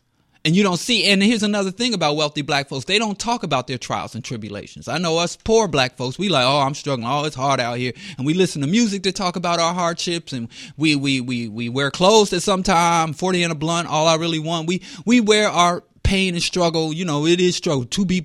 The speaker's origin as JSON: {"language": "English", "town": "Kansas City", "region": "Missouri", "country": "United States", "tie": "born or raised there", "said": "I was born and raised in Kansas City. Landlocked. I'm a landlubber."}